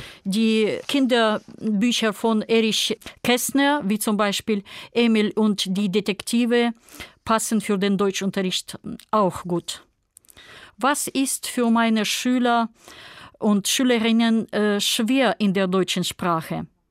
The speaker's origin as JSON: {"language": "German", "country": "Kyrgyzstan", "second_language": "German", "said": "Ich komme aus Kirgisistan."}